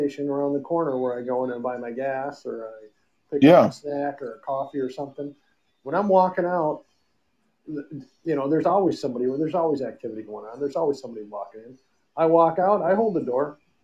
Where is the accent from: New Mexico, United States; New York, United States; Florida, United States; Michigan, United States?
Michigan, United States; Grosse Pointe; Well, I grew up in Gross Point.